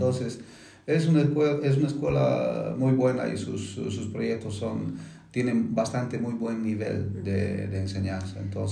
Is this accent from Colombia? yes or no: no; Bolivia; porque yo soy de Bolivia